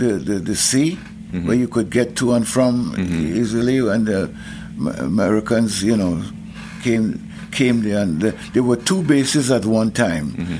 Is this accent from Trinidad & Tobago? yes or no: yes; Trinidad & Tobago; Well, I was born where one of the first steel bands in Trinidad started